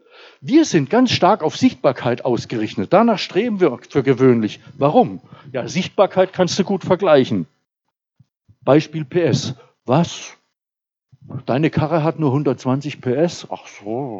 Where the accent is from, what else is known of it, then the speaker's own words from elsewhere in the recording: Baden-Württemberg, Germany; Ich darf das sagen, ich bin Badener.